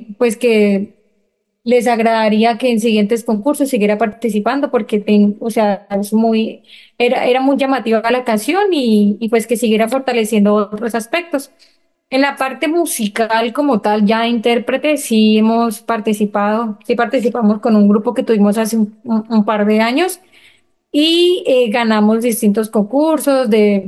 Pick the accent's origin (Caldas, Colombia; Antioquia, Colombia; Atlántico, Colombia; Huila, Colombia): Huila, Colombia; Garzón; Viajar a Garzón o estar en Garzón, en mi pueblo natal, todos reunidos